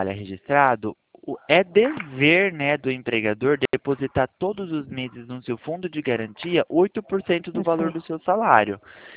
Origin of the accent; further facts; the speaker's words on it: São Paulo, Brazil; eu sou do interior de São